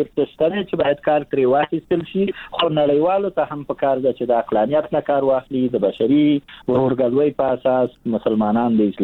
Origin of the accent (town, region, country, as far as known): Afghanistan